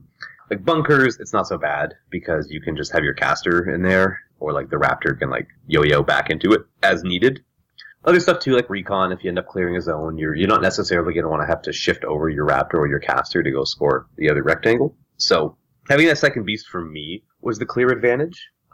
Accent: Ottawa, Ontario, Canada; who actually is from my hometown of Ottawa

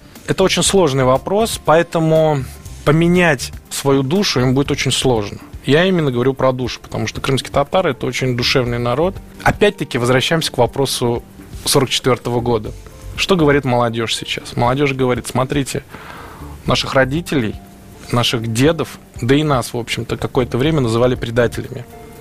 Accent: Russia; Я россиянин, я люблю свою страну, я живу в многонациональной стране

